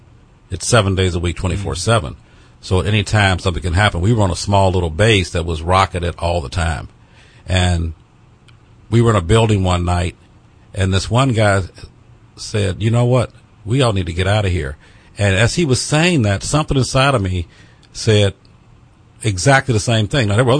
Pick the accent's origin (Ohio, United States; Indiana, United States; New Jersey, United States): Indiana, United States; Gary; Because I grew up in Gary, Indiana. And I'm sure people have heard about that city. It was probably one of the most violent cities in America for many years.